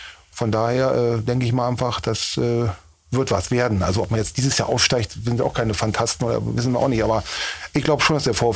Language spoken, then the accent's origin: German; Berlin, Germany; also born or lived in Cologne / Mönchengladbach; ich komme ja aus Berlin, muss man sagen, war in Köln, war in Mönchengladbach.